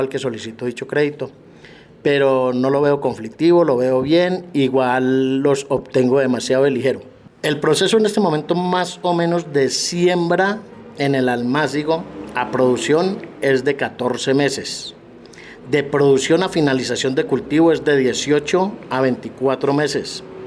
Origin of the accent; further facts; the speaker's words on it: Entre Ríos, Antioquia, Colombia; de Entre Ríos, Antioquia, comercializador y productor de tomate de árbol.